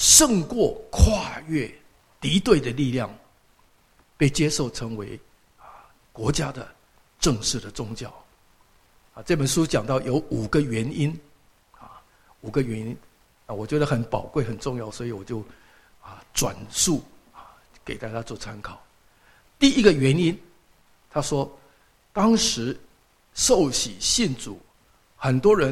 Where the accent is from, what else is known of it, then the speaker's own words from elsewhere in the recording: Taiwan; 比方说我在台湾长大，宣教士到了台湾